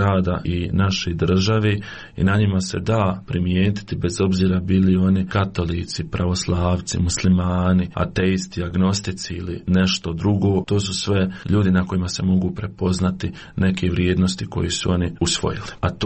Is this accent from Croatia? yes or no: no; Prozor, Federation of Bosnia and Herzegovina, Bosnia & Herzegovina; also born or lived in Rumboci; Ja sam inače rodom iz općine Prozorama, živio sam u selu Rumboci, a poslije sam se preselio sa roditeljima i bratom u Prozor. To je bilo taman negdje kada sam trebao krenuti u osmi razred.